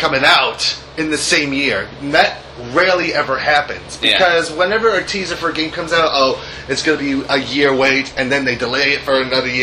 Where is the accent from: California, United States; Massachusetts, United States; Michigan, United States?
Massachusetts, United States; Boston; I'm also happy, too, that the fact that it's taking place in Boston, my hometown.